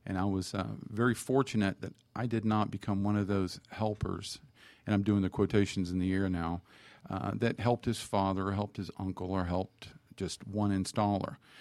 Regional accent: the South, United States; I'm from the South.

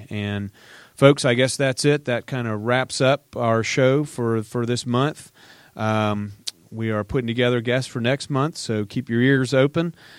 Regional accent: Georgia, United States; You know, I grew up here. I lived here. And you can't see the forest from the trees sometimes about how great we've got it here in Georgia.

